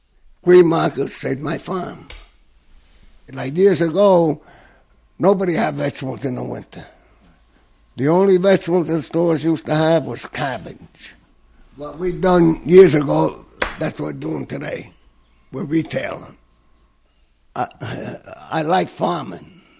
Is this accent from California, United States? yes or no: no; Bronx, New York, United States; I was born on Paulding Avenue in the Bronx, off of Gun Hill Road, 1928. We farmed about 18 acres of land.